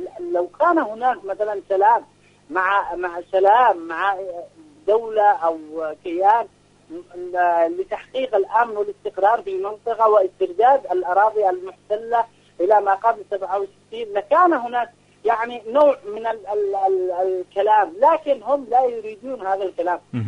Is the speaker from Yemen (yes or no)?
yes; Yemen; نحن كشعب يمني لا ننظر إلى السلطة